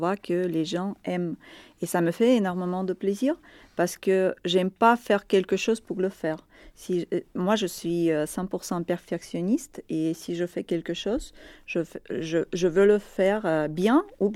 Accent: Russia; now in Spain; Quand même, je suis russe, je suis déjà étrangère.

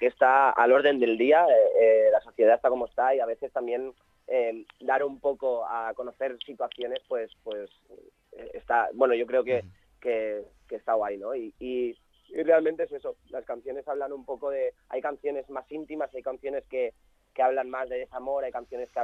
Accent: Murcia, Region of Murcia, Spain; Yo vengo de Murcia, en realidad, mi familia es de Murcia y me siento, tengo mucha familia ahí, me siento como en casa y es un lujazo volver a Murcia, a mi tierra, ¿no? También, mi segunda tierra.

